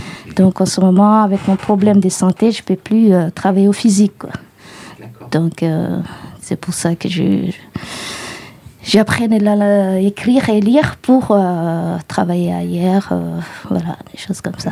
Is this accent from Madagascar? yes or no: yes; Madagascar; now in France; Je suis origine de Madagascar, mais je suis française.